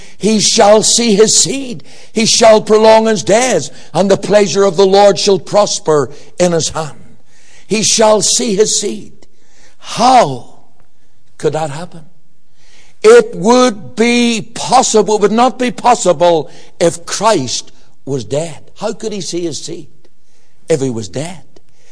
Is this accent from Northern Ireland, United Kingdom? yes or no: yes; Northern Ireland, United Kingdom; And I'm from the Shankill Road, and wooden cross and candles and me don't sort of mix too well.